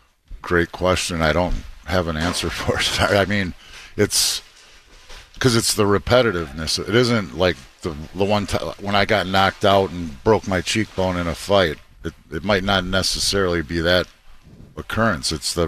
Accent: Detroit, Michigan, United States; You know, when I was 12 years old, I grew up in Detroit.

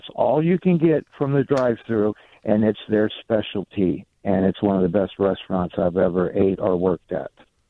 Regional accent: Florida, United States; I worked for a dining establishment where I grew up down in Florida, okay?

